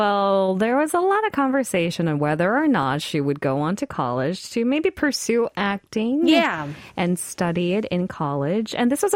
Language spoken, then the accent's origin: English; California, United States; You know, when I was growing up in Silicon Valley, the go-to was, I want to be the next Steve Jobs